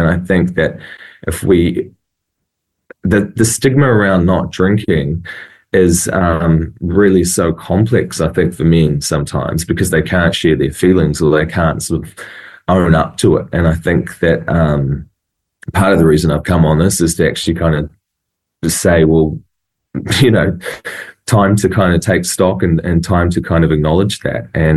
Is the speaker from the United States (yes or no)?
no; New Zealand; growing up in New Zealand, you know, in the 90s